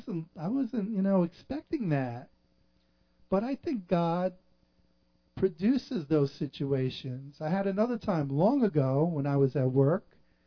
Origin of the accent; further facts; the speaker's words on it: Brooklyn, New York, United States; We come from Brooklyn, New York. I said, oh, that's where I'm from.